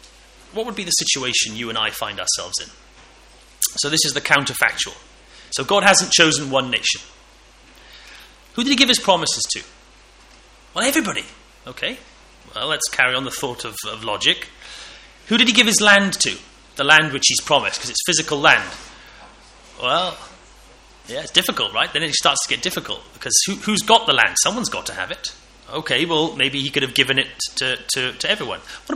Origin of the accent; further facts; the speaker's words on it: Wales, United Kingdom; Well, that makes me feel rather left out, because I'm a Welshman.